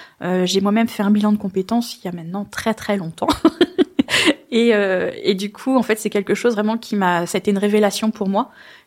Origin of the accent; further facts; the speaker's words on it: Centre-Val de Loire, France; now in Neuilly-les-Bois, France; Je viens du Loir-et-Cher. Je me suis installée dans l'Indre à Neuilly-les-Bois en 2020. Je suis arrivée en même temps que le Covid.